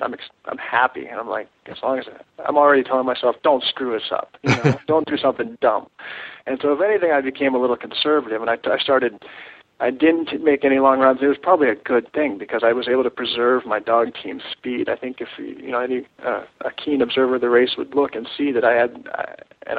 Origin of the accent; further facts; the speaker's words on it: Anchorage, Alaska, United States; You know, we weren't into dog mushing, but it was just something you did growing up in Anchorage.